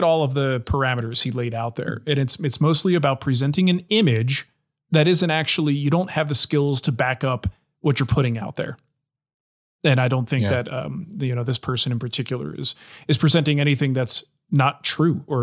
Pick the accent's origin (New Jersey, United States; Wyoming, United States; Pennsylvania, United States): New Jersey, United States; I grew up in New Jersey, Florida was the ultimate go-to vacation spot.